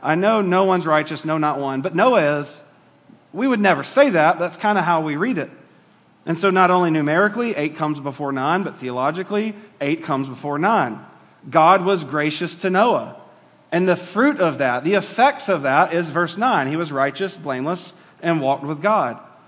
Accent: Georgia, United States; I'm from Georgia originally.

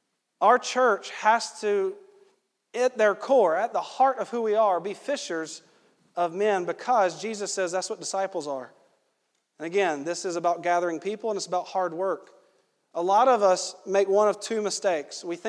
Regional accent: Georgia, United States; this could be because of the way I grew up in Georgia.

